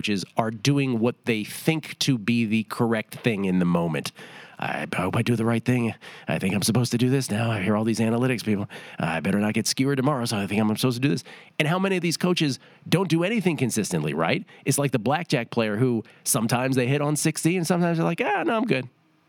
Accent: California, United States; … and I were both like, nah, we're from California. That's not what that means.

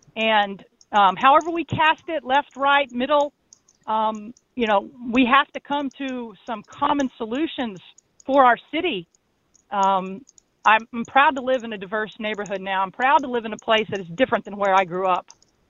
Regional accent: Midwest, United States; now in New York City, United States; I live in Flatbush. I'm from the Midwest. I'm white, middle-aged woman.

